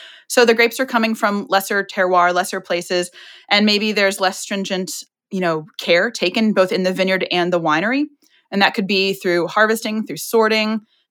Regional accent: Virginia, United States; now in Chicago, United States; Well, I'm from Virginia, but I live in Chicago. So I'm from the East Coast.

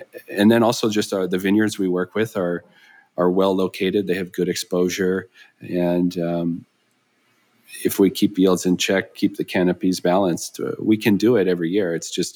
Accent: British Columbia, Canada; I'm still, you know, I'm from the Okanagan

